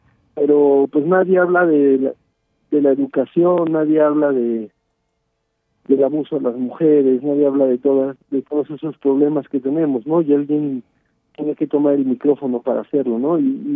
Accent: Mexico; Lo que está más de moda ahora en mi país, México, es eso, ¿no?

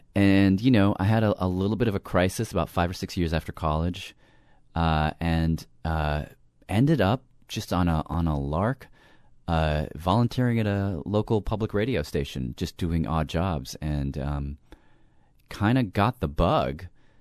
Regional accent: Nashville, Tennessee, United States; I grew up in Nashville for the, let's see, well, you don't care exactly when, but 18 years I lived in Nashville.

